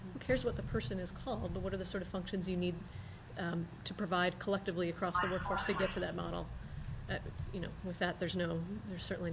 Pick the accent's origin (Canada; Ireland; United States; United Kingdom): Canada; And as a Canadian, I'd very much appreciate your hockey analogy, so thank you.